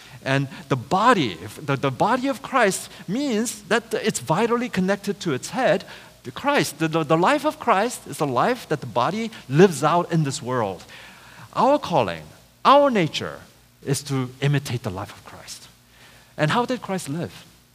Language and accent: English; Seoul, South Korea; I was about 7 years old. I was growing up in Seoul, Korea.